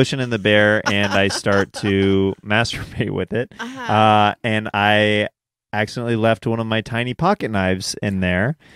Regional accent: Kansas City, Kansas, United States; I'm from Kansas.

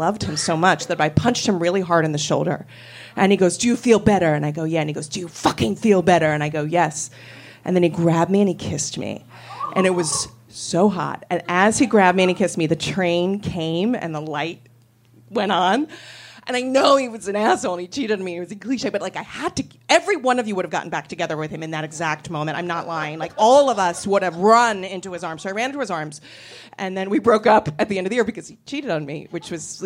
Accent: New Jersey, United States; And like I said, I'm from New Jersey.

